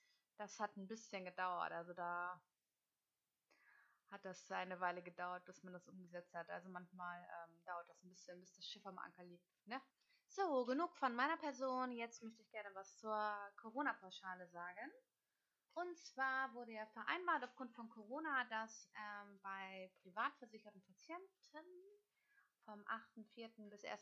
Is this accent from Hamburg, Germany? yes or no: yes; Hamburg, Germany; born there; Ich bin Hamburgerin, gebürtige.